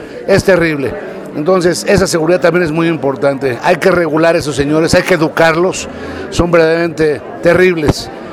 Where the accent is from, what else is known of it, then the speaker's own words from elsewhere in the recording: Iztapalapa, Mexico City, Mexico; como mexicanos, como iztapalapenses, como miembros de esta maravillosa ciudad